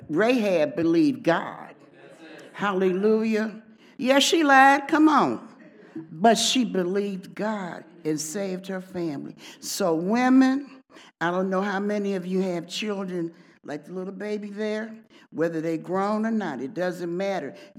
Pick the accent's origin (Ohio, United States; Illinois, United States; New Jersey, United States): Illinois, United States; Chicago; And we're from Chicago, and I'm in a women's ministry that has 31 women.